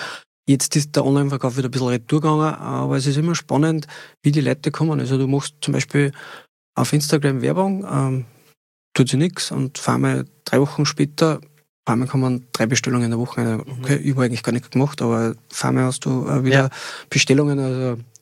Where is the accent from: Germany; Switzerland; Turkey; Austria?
Austria; Lower Austria; Ja, es gibt die rote Pichelbirne ist bei uns im Mostviertel die Glätzenbirne.